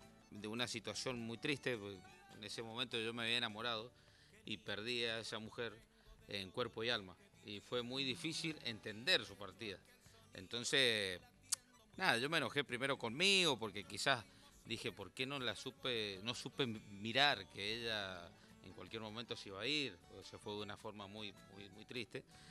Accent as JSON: {"language": "Spanish", "town": "San Carlos", "region": "Mendoza", "country": "Argentina", "tie": "born or raised there", "said": "En el Valle de Uco me crié mi infancia, ahí en Tres Esquinas, San Carlos, un departamento muy bonito, lleno de historia"}